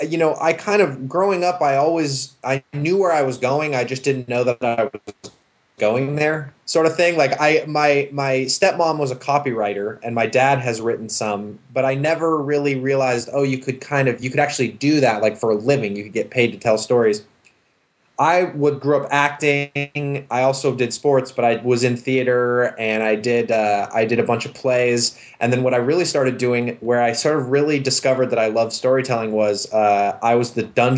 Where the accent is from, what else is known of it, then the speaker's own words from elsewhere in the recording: Seattle, Washington, United States; now in Los Angeles, United States; which I love it when it rains here because I'm from the Northwest, so it reminds me of home.